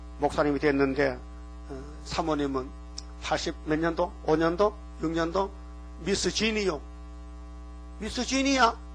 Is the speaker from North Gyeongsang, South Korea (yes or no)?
yes; Uiseong, North Gyeongsang, South Korea; 경상도 선산 우리 고향에서 백리백 안돼. 예? 의성에서 선산이 백리백 안돼.